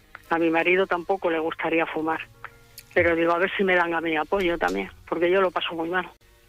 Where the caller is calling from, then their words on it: Madrid, Community of Madrid, Spain; de Madrid.